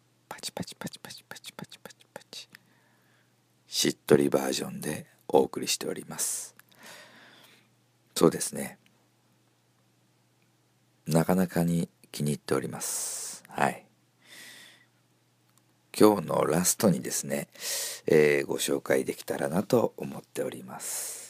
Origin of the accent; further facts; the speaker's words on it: Kitakyushu, Fukuoka, Japan; 私の生まれ育った北九州市門司区ね、